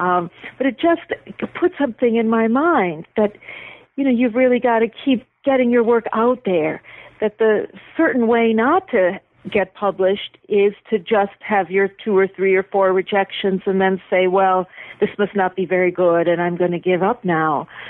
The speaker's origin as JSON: {"language": "English", "town": "Buffalo", "region": "New York", "country": "United States", "tie": "born or raised there", "said": "One day I was back in my hometown, Buffalo, visiting my parents"}